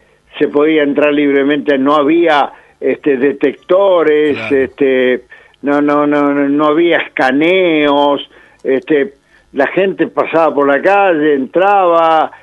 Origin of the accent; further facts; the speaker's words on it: Argentina; He viajado mucho para llegar hasta aquí. Yo vengo de la Argentina.